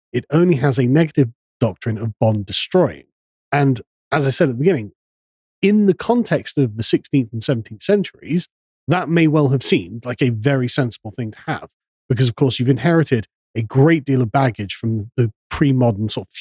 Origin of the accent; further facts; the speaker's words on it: England, United Kingdom; which, of course, as an Englishman, we would like